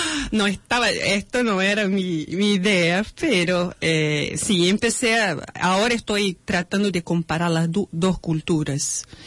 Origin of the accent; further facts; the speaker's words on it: Paraíba, Brazil; Spanish is a second language; now in Argentina; Yo soy de Paraíba. Es la capital de João Pessoa. Es un estado del nordeste de Brasil. Muy tropical.